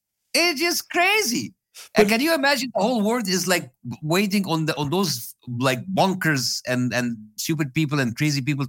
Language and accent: English; United States; Like, I'm an American and I can say F Trump, F Biden, but I cannot say that to Israel.